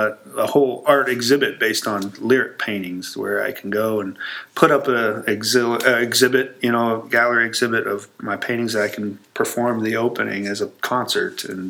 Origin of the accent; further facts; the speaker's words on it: Mount Ayr, Iowa, United States; born there; now in Coon Rapids, United States; I was born in Mount Air, Iowa, southern Iowa, tiny little town, about 1,000 people, and it's where my, you know, father still lives down in there.